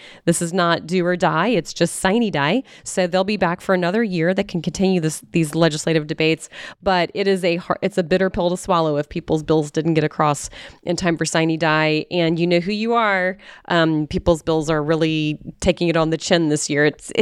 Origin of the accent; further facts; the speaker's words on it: Atlanta, Georgia, United States; Yeah, and so I grew up here in Atlanta